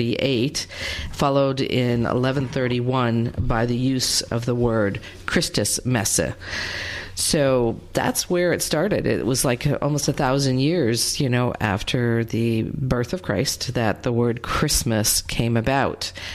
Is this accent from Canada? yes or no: yes; Canada; moved away as an adult; now in United States; I'm a first generation North American, born and raised in Canada, and moved to the United States 20 years ago.